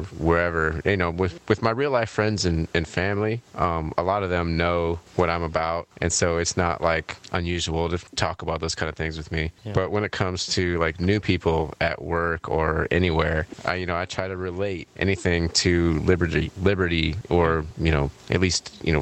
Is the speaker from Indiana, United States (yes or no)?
yes; Indiana, United States; now in Ohio, United States; I was raised in Indiana where we learn to shoot when we're kids.